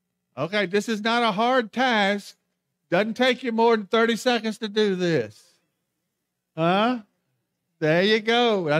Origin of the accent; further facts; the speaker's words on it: North Carolina, United States; He's from Chicago. Okay, he's from Chicago. I'm from North Carolina.